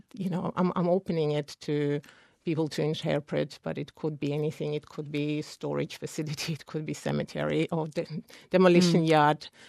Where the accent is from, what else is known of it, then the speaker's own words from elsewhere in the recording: Georgia; now in Australia; I guess growing up in Georgia in 91, we had civil war, and that had a huge impact on me. And coming to Australia, feeling quite safe, I think, living here for 20 years